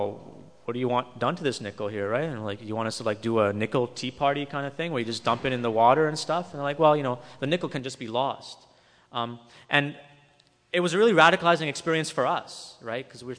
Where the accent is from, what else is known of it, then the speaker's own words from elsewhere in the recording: Quebec, Canada; now in Sudbury, Canada; But we're up in Sudbury, and we're some people from Quebec